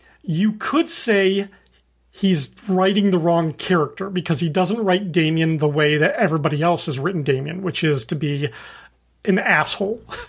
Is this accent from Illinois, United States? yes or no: yes; Illinois, United States; I went back to my hometown in Illinois and visited my old hometown comic book store